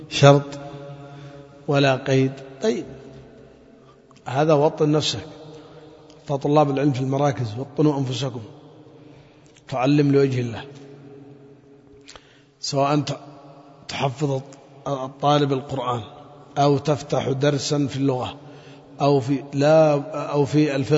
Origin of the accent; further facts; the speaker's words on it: Yemen; حتى في بعض المناطق عندنا في اليمن